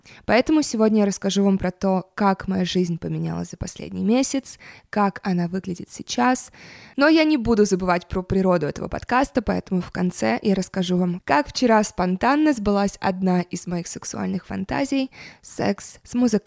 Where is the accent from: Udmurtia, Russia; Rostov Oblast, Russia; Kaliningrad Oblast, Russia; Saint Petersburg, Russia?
Saint Petersburg, Russia; Я родилась и выросла в Санкт-Петербурге, в России. Мои родители из Кыргызстана. Также часть моей семьи жила и живет в Киеве, поэтому с детства я регулярно туда ездила.